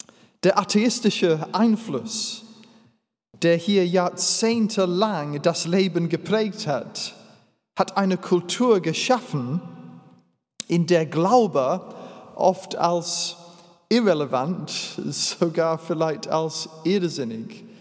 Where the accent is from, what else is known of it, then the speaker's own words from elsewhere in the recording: England, United Kingdom; German is a second language; now in Berlin, Germany; Wie gesagt, ich bin kein Deutscher, sondern Engländer. Ich spreche als Fremder in diesem fremden Land, Berlin, Brandenburg. Und ich lebe jetzt seit etwas über einem